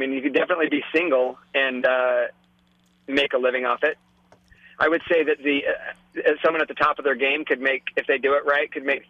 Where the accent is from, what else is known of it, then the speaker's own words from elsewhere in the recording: Alaska, United States; I'm from Alaska, we do have a lot of bears, we have bears that come into our backyard